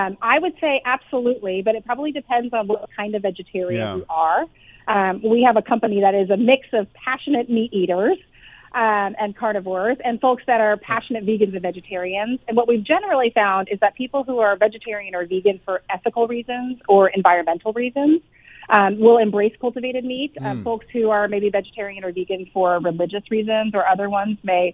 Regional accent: Texas, United States; I'm from Texas, and I love my meat.

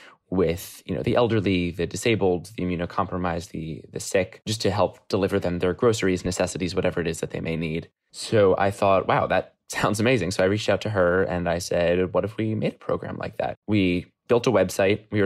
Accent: New York City, New York, United States; I'm from New York City.

